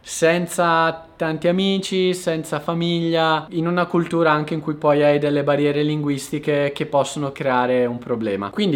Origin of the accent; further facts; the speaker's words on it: Brescia, Lombardy, Italy; Io che vengo da Brescia, per me questo è una follia, perché per fare 10 km a Brescia ci impiegavo 15 minuti.